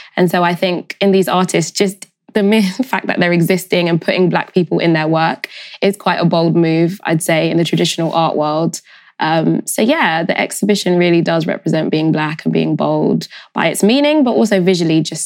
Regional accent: London, United Kingdom; Oh, well, I'd say I grew up in Highgate, North London, and I went to theatre school.

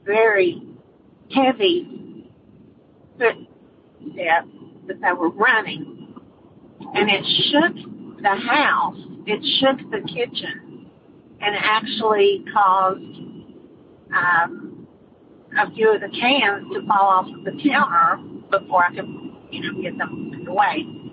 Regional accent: Concord, North Carolina, United States; I'm from Concord, North Carolina.

